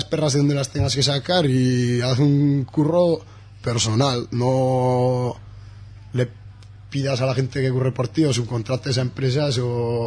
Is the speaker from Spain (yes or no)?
yes; Liedena, Navarre, Spain; Yo soy de Liedena, que es un pueblo que viven 100 personas